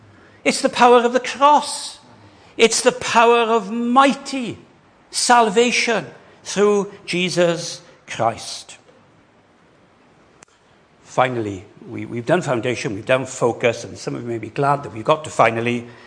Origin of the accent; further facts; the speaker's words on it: Wales, United Kingdom; I'm Baptist. I'm Welsh Baptist.